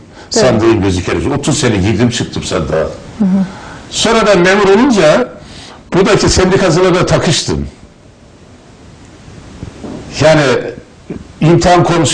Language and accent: Turkish; Şenkaya, Erzurum, Turkey; born there; Şenkaya'nın bir köyünde dünyaya geldim.